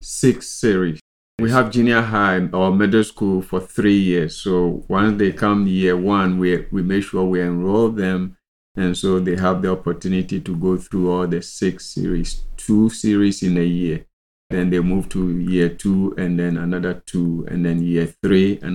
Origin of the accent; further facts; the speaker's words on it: Accra, Greater Accra, Ghana; I grew up in Accra, which is the city of Ghana, and was in a family of one older brother and three sisters.